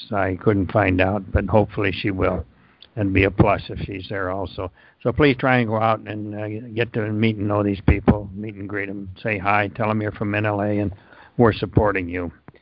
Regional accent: Pennsylvania, United States; The first is in my home state, Pennsylvania.

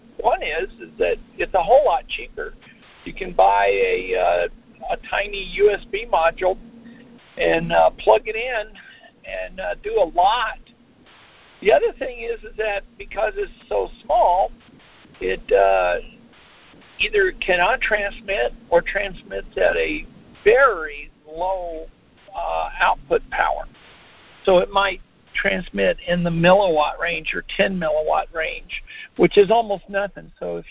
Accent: Colorado, United States; … from Colorado.

